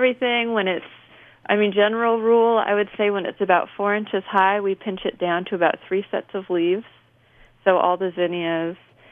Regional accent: California, United States; You know, I grew up in California. It grows wild all over the place

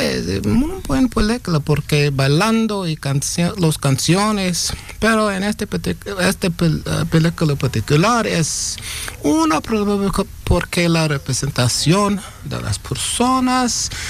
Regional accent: Bronx, New York, United States; born there; Spanish is a second language; es un hombre que nació en el Bronx, pero mi padre, mi abuelo, ellos son de Panamá

